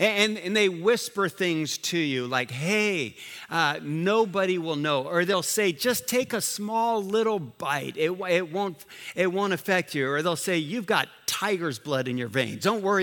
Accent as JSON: {"language": "English", "country": "Liberia", "tie": "born or raised there", "said": "I grew up in Africa. I grew up in Liberia, where every snake in Liberia is poisonous."}